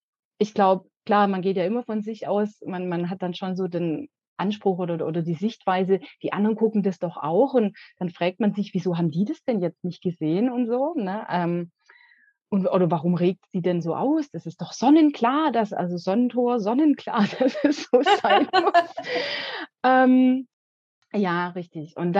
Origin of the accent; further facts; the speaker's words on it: Baden-Württemberg, Germany; Ich komme aus dem Schwabenland, ja.